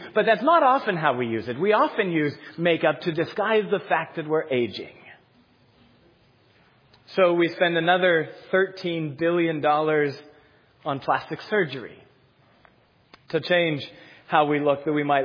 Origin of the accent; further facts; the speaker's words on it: Cheyenne, Wyoming, United States; I'm originally from Cheyenne, Wyoming. I was born there, grew up there, went to college there.